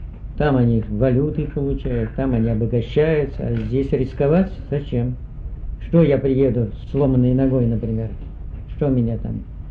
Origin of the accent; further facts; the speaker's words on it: Russia; что я россиянин, что я, моя родина, вот, Россия, и мой народ, это мой народ в России, и я вышел из этого народа